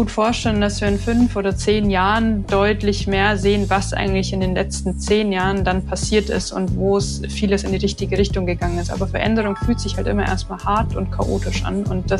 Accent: Bavaria, Germany; accent: Lower Bavarian dialect; ich bin ursprünglich, man hört es wahrscheinlich ein bisschen an meinem Dialekt, in Bayern aufgewachsen, in Niederbayern, um genau zu sein.

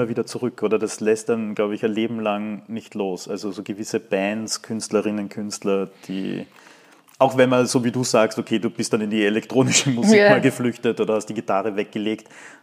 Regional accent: Carinthia, Austria; ich bin selbst aus Kärnten.

